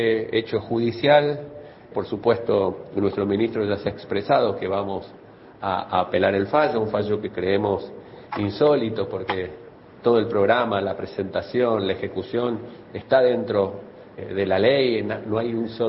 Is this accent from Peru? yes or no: no; Argentina; los distintos sentidos y símbolos que generamos y que nos completan como argentinos y argentinas.